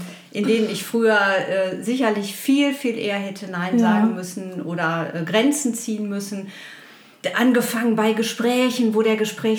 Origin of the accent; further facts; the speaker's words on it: Dortmund, North Rhine-Westphalia, Germany; ich komme aus Dortmund und bin seit anderthalb Jahren Mitglied im Literaturraum Dortmund-Ruhr